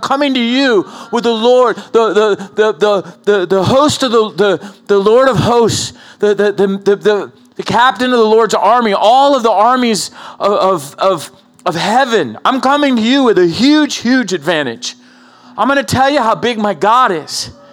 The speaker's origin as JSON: {"language": "English", "town": "Oceanside", "region": "California", "country": "United States", "tie": "born or raised there", "said": "I grew up in Oceanside, man."}